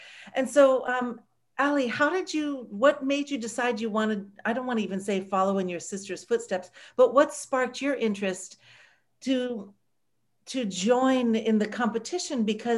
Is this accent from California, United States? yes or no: yes; La Jolla, California, United States; I grew up in La Jolla in Southern California.